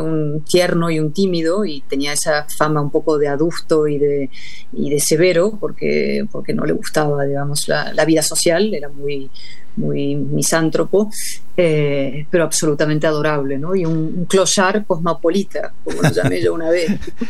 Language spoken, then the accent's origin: Spanish; Spain; born there; este acento que me delata en la vida pública española, como no ser completamente de aquí. Yo soy española por elección, nací en España, pero decidí ser española